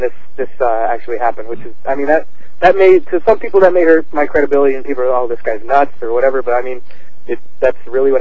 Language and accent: English; Nebraska, United States; I'm from Nebraska